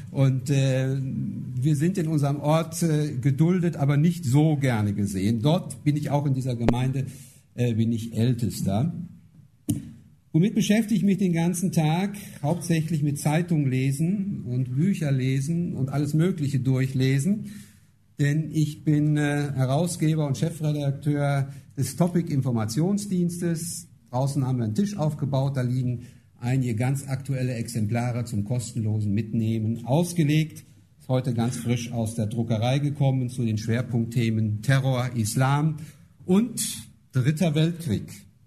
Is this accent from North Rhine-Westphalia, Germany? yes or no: yes; Kreuztal, North Rhine-Westphalia, Germany; Ich komme aus Kreuztal, dort gehöre ich zu einer evangelischen Gemeinschaft.